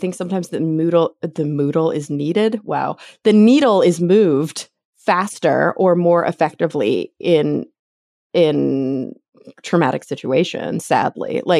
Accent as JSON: {"language": "English", "region": "Texas", "country": "United States", "tie": "born or raised there", "moved": "as an adult", "lives_now": "New York, United States", "said": "so I grew up in Texas, born and raised until I was about, I don't know, 23 maybe. And then I moved to New York and I lived in Queens for a year"}